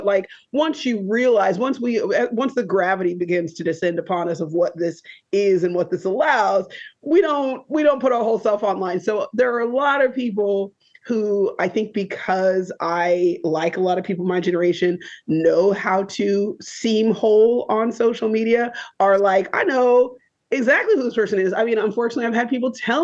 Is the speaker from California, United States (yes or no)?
yes; California, United States; I raised him in Montreal, Quebec. We're both, I'll say, I'm from California. He was born in California.